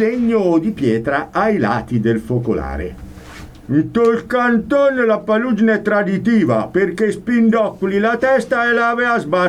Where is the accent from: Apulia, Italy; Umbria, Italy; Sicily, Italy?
Umbria, Italy; Magione; Eh beh, io sono della Magione.